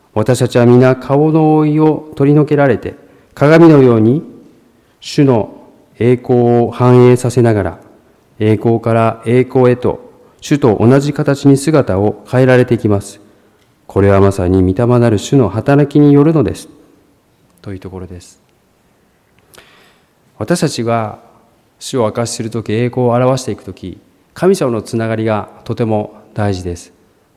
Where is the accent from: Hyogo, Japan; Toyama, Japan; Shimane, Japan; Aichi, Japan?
Shimane, Japan; 私は島根の出身ですので、島根では教会が本当に少ないんですね。神社や寺も多いです。クリスチャンになってからです。